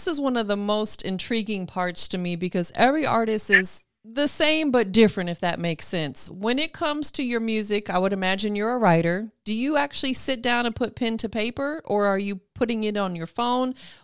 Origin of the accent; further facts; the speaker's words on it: Tampa, Florida, United States; moved away as an adult; I was born in Tampa, but, you know, of course, I lived in like Safety Harbor, Clearwater, Largo. But, you know, born in Tampa, I represent Tampa.